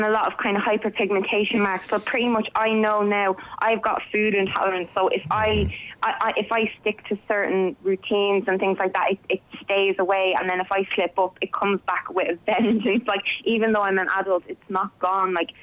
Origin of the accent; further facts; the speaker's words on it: Dublin, Leinster, Ireland; I'm from Dublin.